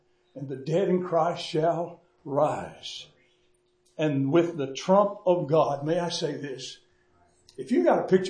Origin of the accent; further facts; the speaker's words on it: Dallas, Texas, United States; I was raised in Dallas, Texas. My wife was raised from Fort Worth.